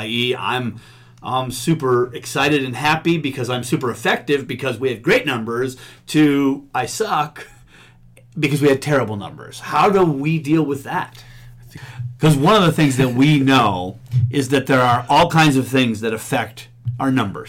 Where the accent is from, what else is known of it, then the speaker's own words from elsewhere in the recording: Wisconsin, United States; I'm from Wisconsin, so it's pretty mild here